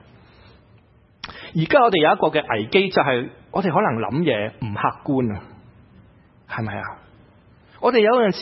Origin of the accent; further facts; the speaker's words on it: United States; 这个世界觉得我们美国人是骄傲的，傲慢的。